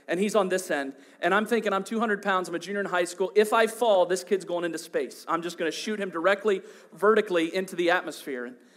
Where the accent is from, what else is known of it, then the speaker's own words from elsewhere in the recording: Ohio, United States; I grew up in Ohio. It was a long ways away